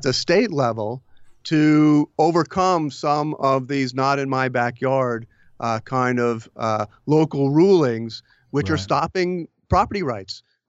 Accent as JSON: {"language": "English", "country": "Canada", "said": "I was coming from Canada, not like I was coming from, you know, behind the Iron Curtain"}